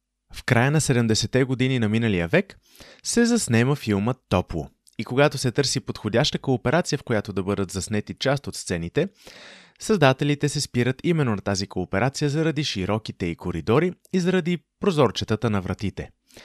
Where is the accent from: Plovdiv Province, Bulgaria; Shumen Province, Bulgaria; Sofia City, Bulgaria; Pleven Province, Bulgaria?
Sofia City, Bulgaria; Sofia; от Бухемска София. Вече почти 10 години следвам миналото на моя роден град.